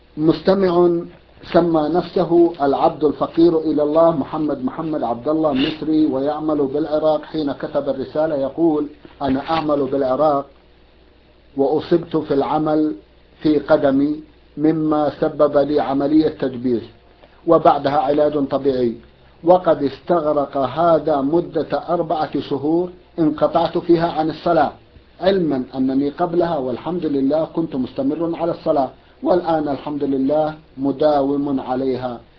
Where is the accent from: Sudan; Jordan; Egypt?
Sudan; now in Saudi Arabia; أنا سوداني مقيم في المملكة العربية السعودية والحمد لله على ذلك. لي أخت شقيقة في السودان